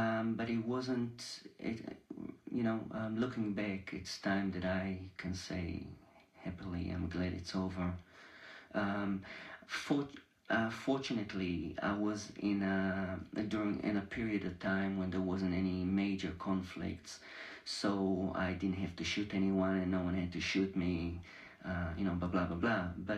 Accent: Petah Tikva, Central District, Israel; moved away; also born or lived in Tel Aviv; I was born in Tel Aviv, and then my family moved to, a suburb of Tel Aviv, which is called Petah Tikva, and it's just about 20 minutes out of Tel Aviv

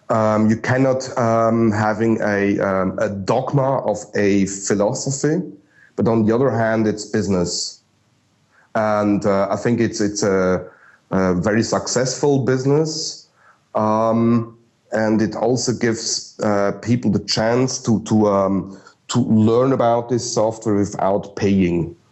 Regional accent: Switzerland; first language German; English is a second language; So my mother tongue is German, but actually it's so similar. The culture of the Germans and the Swiss is quite close. And language-wise, there are some let's say, words that are not used in Germany, stuff like that. So people still figure out that I'm Swiss

